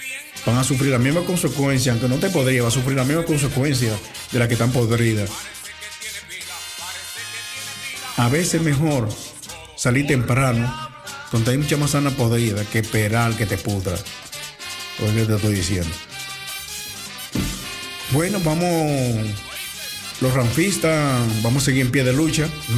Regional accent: Dominican Republic; lamentable que nuestra propia gente de allá

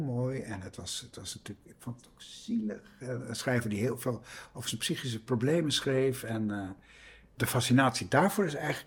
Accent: IJmuiden, North Holland, Netherlands; born or raised there; also born or lived in Santpoort

